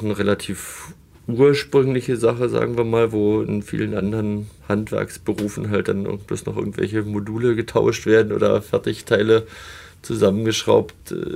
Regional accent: Berlin, Germany; dann bin ich durch Zufall an ein Praktikum beim Geigenbauer in Berlin, wo ich herkomme, geraten

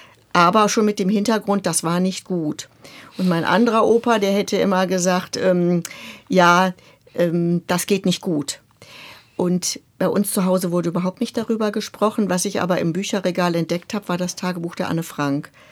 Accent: Germany; Und ich habe gedacht, und ich bin Deutsche.

